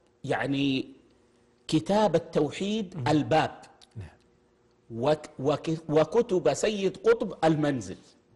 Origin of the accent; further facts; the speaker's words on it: Saudi Arabia; أن يدخلوا بلادنا المملكة العربية السعودية